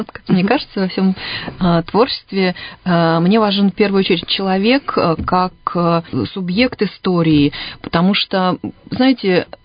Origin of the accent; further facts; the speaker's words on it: Irkutsk, Irkutsk Oblast, Russia; я как иркутянка пишу об Иркутске, это мой наглядный материал, это город, который я люблю.